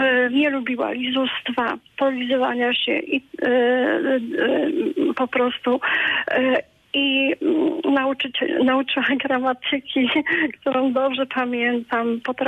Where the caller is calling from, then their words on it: Otyń, Lubusz Voivodeship, Poland; Ja z Otynia.